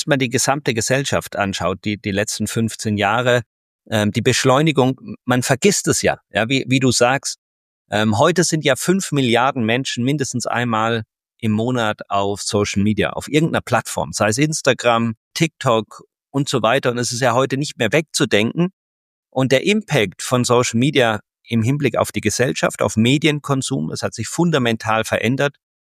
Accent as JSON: {"language": "German", "town": "Freiburg", "region": "Baden-Württemberg", "country": "Germany", "also_born_or_lived": "Bayreuth", "said": "Ich komme ursprünglich aus Freiburg, also bin dann nach Bayreuth und dann in Jakarta"}